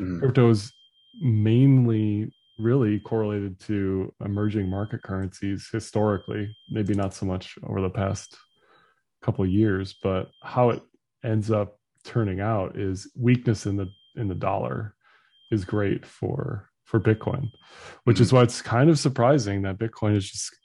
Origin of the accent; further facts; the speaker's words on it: United States; So you go to some places as an American and you just feel